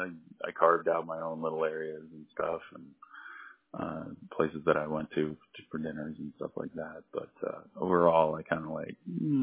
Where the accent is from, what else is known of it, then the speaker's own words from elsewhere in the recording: Iowa, United States; also born or lived in Chicago / St. Louis; I was in the Navy. If most people, I'm originally from Iowa. I lived many years in Chicago and St. Louis, and then moved here.